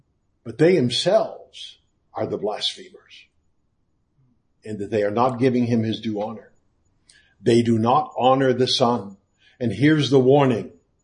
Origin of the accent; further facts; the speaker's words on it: New England, United States; I'm from New England, and in New England there are Christian churches who deny that Jesus Christ is God.